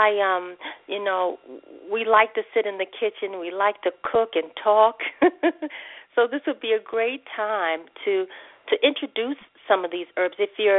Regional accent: New York, United States; now in Las Vegas, United States; You know, I'm from New York. I'm here in Vegas.

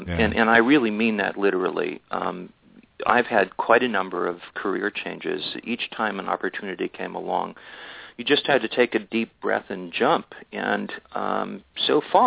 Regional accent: New York, United States; I'm a New Yorker by history. That's where I grew up.

